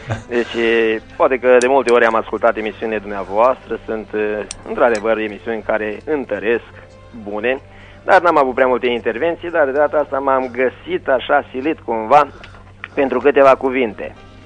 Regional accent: Zebrani, Arad County, Romania; Deci, fratele Teofil Băbuț, asigur ne cunoaștem … din Zebrani.

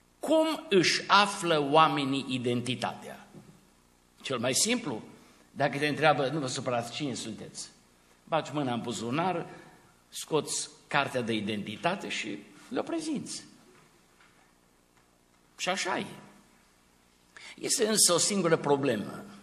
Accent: Romania; born there; Eu sunt fiul lui Aurel și Maria, sunt român pentru că m-am născut în România, sunt arădean pentru că stau în Arad, sunt pastor la Biserica Pârneava din Arad

